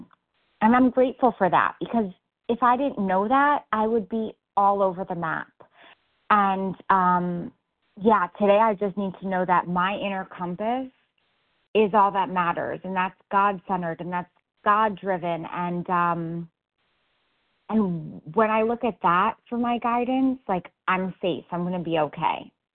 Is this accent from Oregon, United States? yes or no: no; New York, United States; I so relate to this geographical move. This was me. I grew up in New York. Started out in college for 2 years in Rhode Island